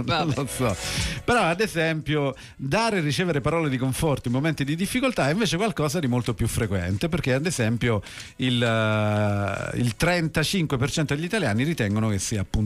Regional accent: Rome, Lazio, Italy; No, io sono Romano.

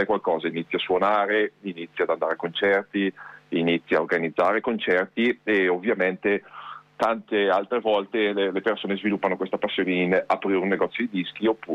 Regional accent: Bergamo, Lombardy, Italy; io sono di Bergamo, vivo a Bergamo

